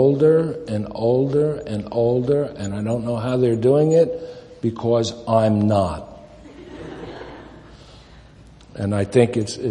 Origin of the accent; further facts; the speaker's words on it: New York, United States; And besides, I'm from New York, and the man has not yet been born who can shut me up.